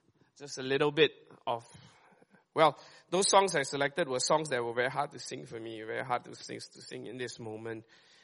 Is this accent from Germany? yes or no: no; Malaysia; Why do I even have to bother about saying the sentence properly, lah? Right? Because I'm Malaysian, right?